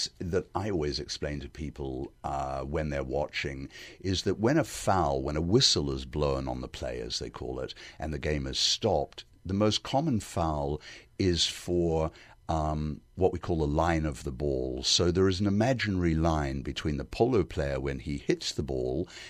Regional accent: New Zealand; Aotearoa New Zealand, my home country

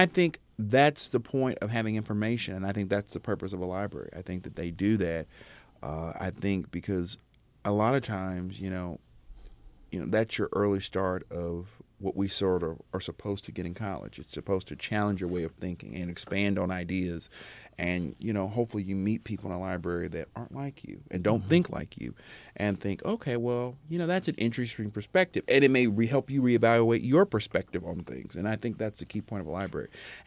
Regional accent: Kansas City, Missouri, United States; I grew up in South Kansas City.

